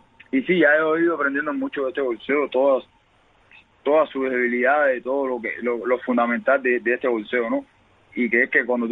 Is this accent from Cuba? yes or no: yes; Cienfuegos, Cuba; No es porque sea mi tierra, pero he dicho por todo el mundo, Cienfuegos.